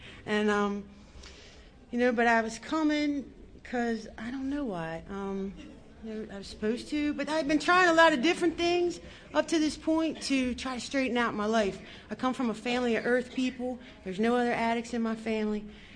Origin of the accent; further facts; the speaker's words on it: Maryland, United States; I'm from the Susquehanna area, which is like Cecil County, Maryland. Rising sun, northeast, yeehaw.